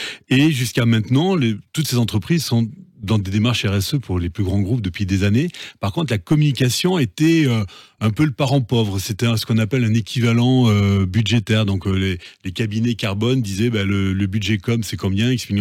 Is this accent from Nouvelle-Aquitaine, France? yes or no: no; Strasbourg, Grand Est, France; parce que moi, je suis strasbourgeois